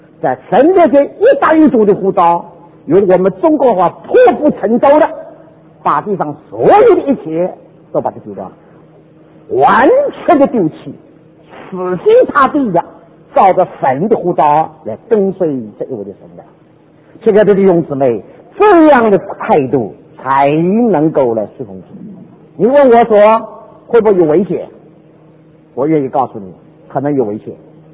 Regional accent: Taiwan; 我是从台湾来的。

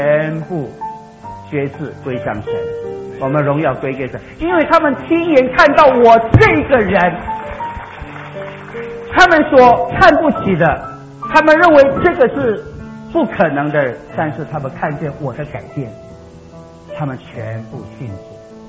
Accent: China; 我们中国人太多不好意思

